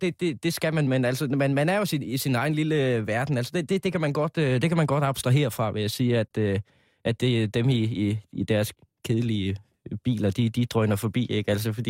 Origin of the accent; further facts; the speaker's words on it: Jutland, Denmark; now in Copenhagen, Denmark; Nu er jeg jo selv fra Jylland